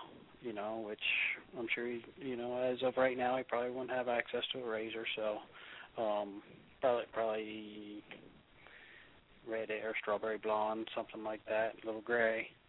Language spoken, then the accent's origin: English; Pennsylvania, United States; I'm from Pennsylvania.